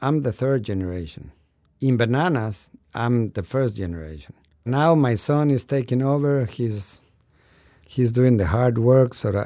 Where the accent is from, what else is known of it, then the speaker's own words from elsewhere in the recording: Guatemala; I'm from Guatemala. We have a couple of banana farms down there.